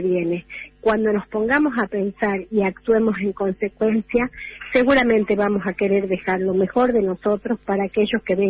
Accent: Argentina; como americanos, como argentinos

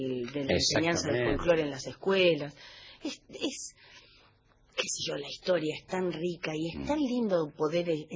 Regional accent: Cañuelas, Buenos Aires Province, Argentina; En Cañuelas, que es de donde yo soy

